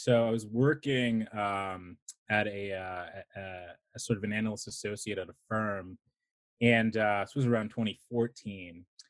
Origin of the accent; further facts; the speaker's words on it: Ardsley, New York, United States; Yeah, so born in New York City. Grew up just outside of the city in a small suburb called Westchester. For those familiar, it's a small 1 square mile town there called Ardsley.